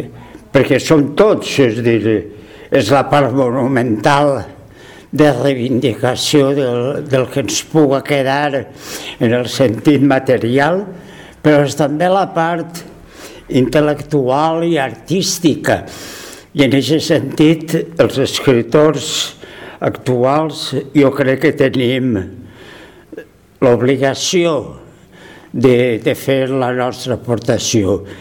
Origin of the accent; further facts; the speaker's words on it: Gandia, Valencian Community, Spain; jo vaig nàixer a Beniopa. Soc fill de Gandia perquè Beniopa és Gandia en aquest moment, i perquè també Gandia ha estat la meva ciutat.